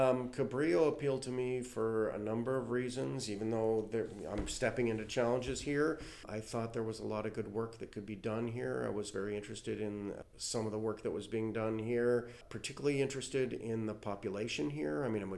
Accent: California, United States; But I also, it resonates with me too because I come from Southern California.

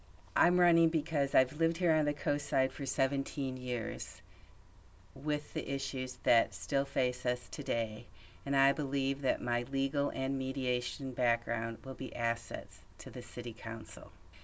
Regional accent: Michigan, United States; also born or lived in Fort Campbell, United States; I was born in Fort Campbell, Kentucky, when my father was in the Army, but I grew up in Michigan, the oldest of three children.

